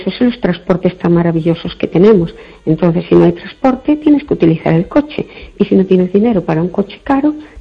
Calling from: Perlío, Galicia, Spain; de Perlío, perdona.

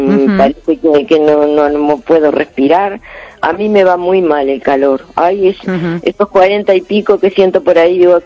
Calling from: Carballo, Galicia, Spain; Aquí el clima, genial. Carballo, Coruña, genial.

